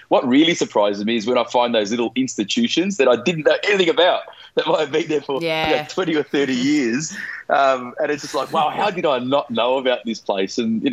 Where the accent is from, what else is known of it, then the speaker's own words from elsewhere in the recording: Victoria, Australia; I was at school growing up in the West, and you had, all of this conflict sort of in Bosnia and Serbia and everything else, and all of that going on, and then it kind of transferred here to Victoria